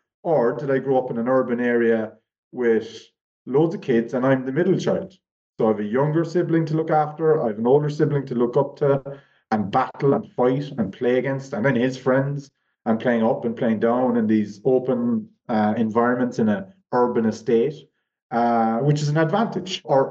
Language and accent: English; Ireland; I grew up in Ireland where Gaelic football and hurling and soccer and rugby are the predominant sports.